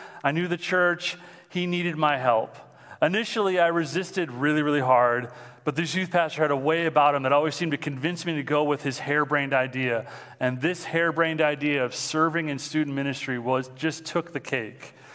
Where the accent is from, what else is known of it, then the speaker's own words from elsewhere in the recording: Mount Clemens, Michigan, United States; So I'm from Mount Clemens, so that's where I'm living right now. I'm a pastor's kid.